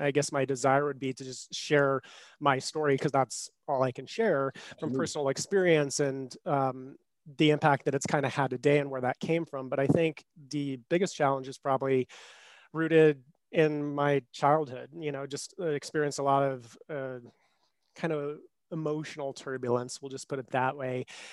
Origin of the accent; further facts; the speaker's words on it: Colorado, United States; So I, as you said, grew up here in Colorado